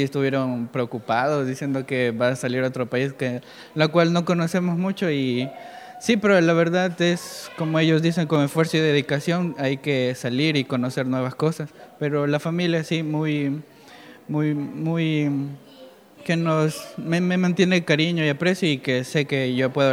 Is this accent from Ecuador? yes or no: yes; Galápagos, Ecuador; De las Islas Galápagos.